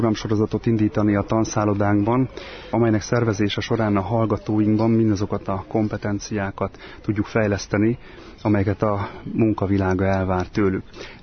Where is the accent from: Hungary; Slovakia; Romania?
Hungary; Recsk, Heves; hát jó magam is palócföldi gyerek vagyok, hiszen Recsken nőttem föl, édesanyám pedig mátadrecskei születésű